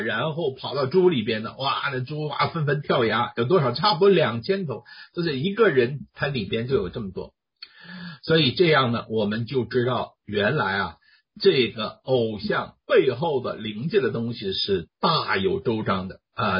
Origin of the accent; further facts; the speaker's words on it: China; 我们都是中国人，大部分都是中国人啊。